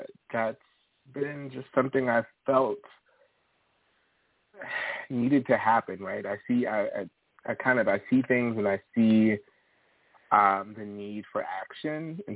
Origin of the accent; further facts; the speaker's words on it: Philadelphia, Pennsylvania, United States; I'm from West Philly, grew up in West Philadelphia, born in Philly, and I am a writer.